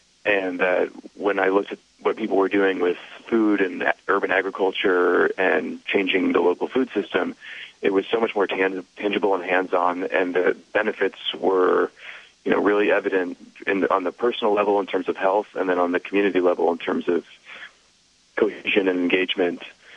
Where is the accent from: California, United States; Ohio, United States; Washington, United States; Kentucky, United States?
California, United States; Berkeley; Yeah, I'm from Berkeley originally. I grew up here, and then went to school in New York, but came back to work and live.